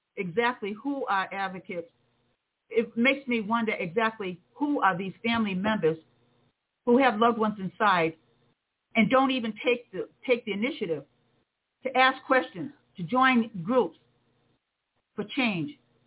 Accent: United States; I was born and raised in America.

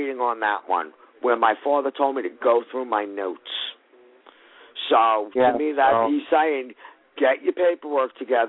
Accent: Long Island, New York, United States; I'm from Long Island, New York, near the water, near the Atlantic Ocean.

